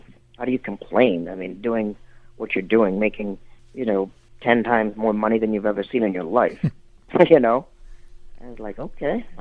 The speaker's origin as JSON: {"language": "English", "region": "Michigan", "country": "United States", "moved": "as an adult", "lives_now": "California, United States", "said": "I'm from the Midwest and Michigan, and I left when I was 20 years old. I had $41 in my pocket."}